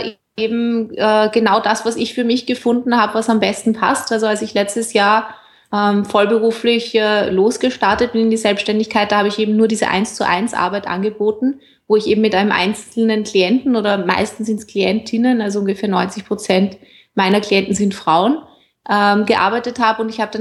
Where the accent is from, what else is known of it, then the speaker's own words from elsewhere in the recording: Vienna, Austria; ich bin aus Wien